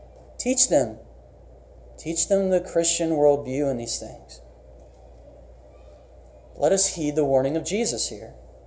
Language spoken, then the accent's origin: English; Bryans Road, Maryland, United States; I remember going to Starvin' Marvin Barbershop in Bryans Road, Maryland, that my hometown barbershop is now closed.